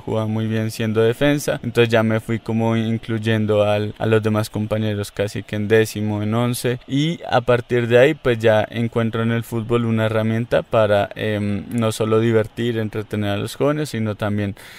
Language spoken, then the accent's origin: Spanish; Nariño, Colombia; tengo 28 años y salimos de Nariño, desplazados de la violencia, con mi mamá.